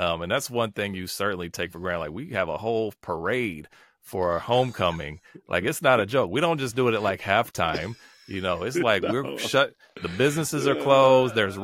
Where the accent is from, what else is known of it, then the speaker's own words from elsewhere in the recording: Guthrie, United States; Community wins to me is almost the epitome of my experience growing up in Guthrie.